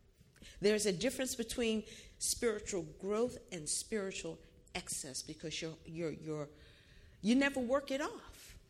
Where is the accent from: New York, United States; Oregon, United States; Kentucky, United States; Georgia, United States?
New York, United States; New York City; now in Orange County, United States; I'm from New York City originally. I come from a foot-stomping, Bible-believing, Pentecostal, shouting and dance Pentecostal church in New York City.